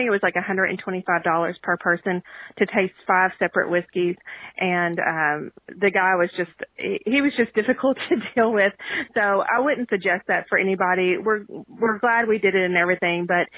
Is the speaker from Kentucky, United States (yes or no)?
yes; Kentucky, United States; And so he asked us, where are you guys from? And we said, you know, Kentucky.